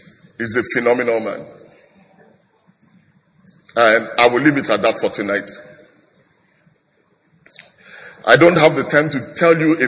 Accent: Ibadan, Oyo, Nigeria; I grew up in Ibadan, Pastor Kwaju grew up there as well. I went to medical school there.

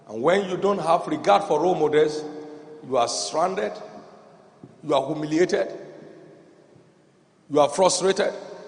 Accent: Nigeria; I'm from Nigeria.

